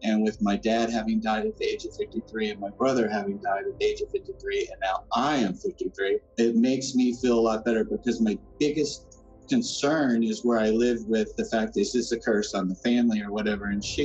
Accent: Somerset, Kentucky, United States; I'm from Somerset, Kentucky.

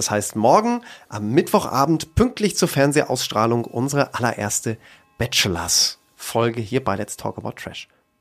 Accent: Lower Saxony, Germany; So sagt man bei uns in Ostfriesland

